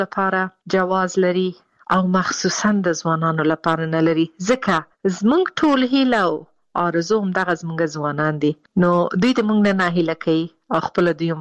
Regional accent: Afghanistan; دا چې زه د افغانستان باندې یم، زه ورځې شمیرم چې زه بیرته کله خپل ملک ته ځم او بیرته خپل ټاټوبی خپل خلکو سره

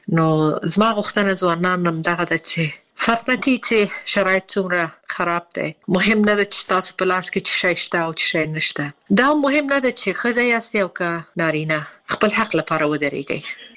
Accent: Afghanistan; moved away; زه د افغانستان باندې یم زه ورځې شمیرم چې زه بیرته کله خپل ملک ته ځم او بیرته خپل ټاټوبی خپل خلکو سره

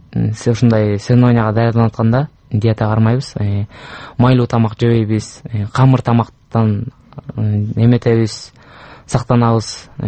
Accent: Özgörüsh, Talas Region, Kyrgyzstan; Мен өзү Таластын кулун болом, Таласта төрөлүп өскөм, Бакай тарабынын Өзгөрүш айылында.

